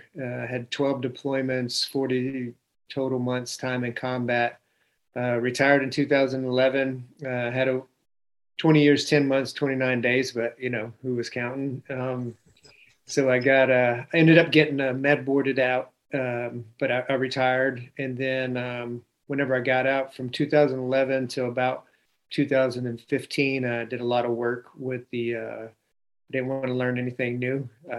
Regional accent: Florida, United States; I'm originally from South Florida. Came into the military whenever I was 20 years old.

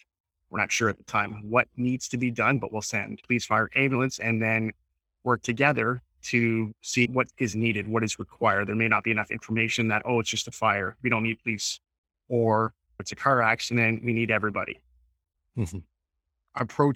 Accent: Canada; because I'm a proud Canadian and we are a Canadian company

